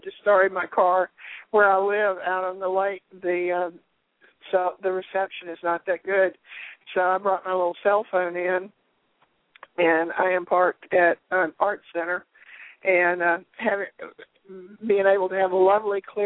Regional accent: the South, United States; It was an interesting life growing up in the South.

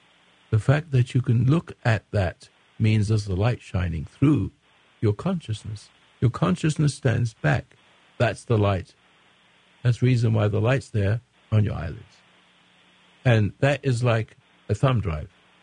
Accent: England, United Kingdom; moved away as an adult; also born or lived in South Africa; now in United States; I came from England, and after the war, I went to South Africa

